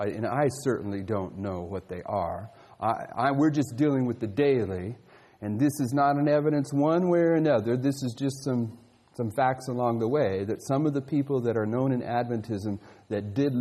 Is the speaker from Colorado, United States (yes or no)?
no; Palmdale, California, United States; I was raised in Palmdale, California. Spent most of my life in Palmdale, California.